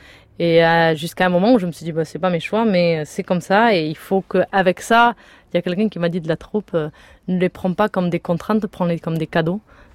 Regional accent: Spain; French is a second language; en tant qu'espagnole de pur sang

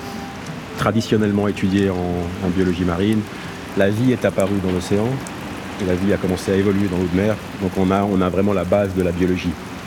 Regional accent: Switzerland; now in Roscoff, France; je suis un Suisse, un Helvète des montagnes

